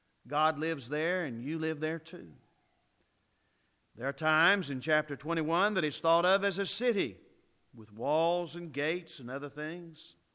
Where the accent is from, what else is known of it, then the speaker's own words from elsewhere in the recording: Shawnee, Oklahoma, United States; also born or lived in Texas / Tennessee / Mississippi; now in Edmond, United States; Home now is in Edmond, but I grew up in Shawnee, and I've lived in Texas, and I've lived in Tennessee, and I've lived in Mississippi.